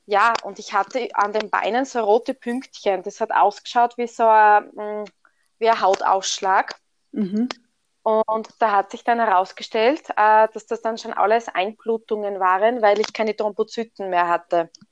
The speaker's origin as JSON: {"language": "German", "region": "Styria", "country": "Austria", "accent": "Styrian", "said": "Steiermark."}